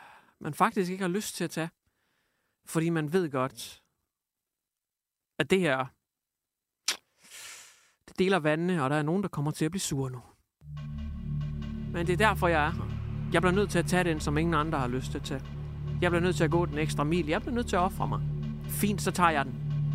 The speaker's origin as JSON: {"language": "Danish", "town": "Hjørring", "region": "North Denmark Region", "country": "Denmark", "said": "Jeg har levet med det i lang tid i Hjørring, hvor jeg kommer fra. Nordegnen. Det er ligesom LOLUC, bare mere nordpå, ikke? Ikke 8210, det er 8800, ikke? 8800, Nordjyllands røvhul. Det er der, jeg er fra."}